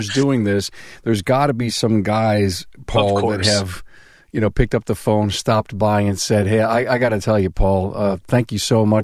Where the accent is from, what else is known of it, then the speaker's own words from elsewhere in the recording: Buffalo, New York, United States; I'm from Buffalo, yeah.